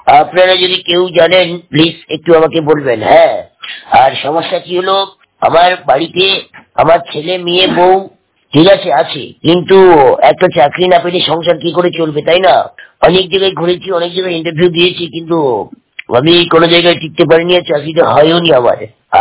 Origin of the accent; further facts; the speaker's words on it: Bagnan, West Bengal, India; আমার বাড়ি হচ্ছে বাগনান হাওড়া জেলা।